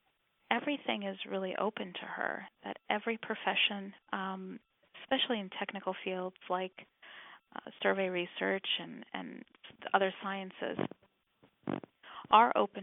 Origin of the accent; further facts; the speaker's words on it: Madison, Wisconsin, United States; also born or lived in Egypt; I was born in Egypt, and I grew up in Madison, Wisconsin, where I attended public school and went to the University of Wisconsin for my education.